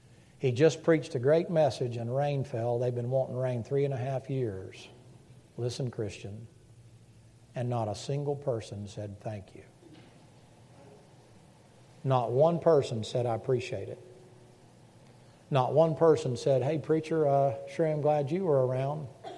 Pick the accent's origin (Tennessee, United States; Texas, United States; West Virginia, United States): Tennessee, United States; I grew up in the South. I grew up in the mountains in Tennessee.